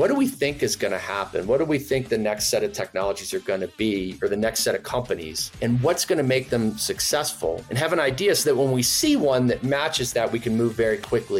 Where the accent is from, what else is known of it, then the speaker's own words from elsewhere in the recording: Chicago, Illinois, United States; I grew up in Chicago